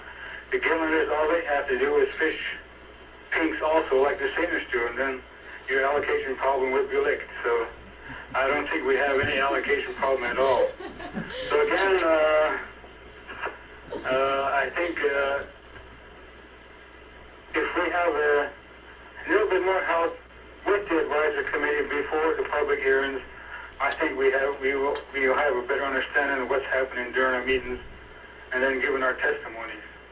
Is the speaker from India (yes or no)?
no; Hoonah, Alaska, United States; I'm a senior from Huna.